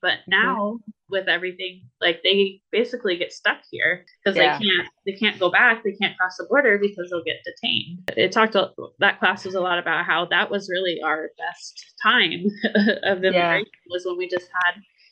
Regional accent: Tacoma, Washington, United States; also born or lived in Federal Way; I was born in Tacoma General. You know, I lived in Federal Way, in between Federal Way and Tacoma my whole life

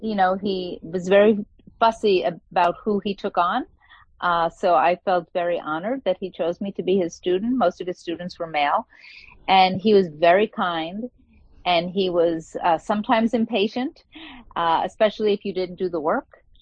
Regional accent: Brooklyn, New York, United States; also born or lived in Long Island; So I grew up in Brooklyn, and then for elementary school, and then we moved to Long Island for the second half of elementary school, junior high, and high school, and then I went to the University of Vermont.

